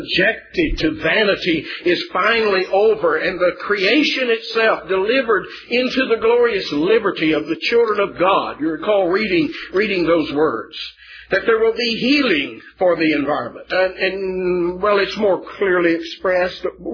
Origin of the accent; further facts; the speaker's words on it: Texas, United States; I came from Texas, know nothing about cows.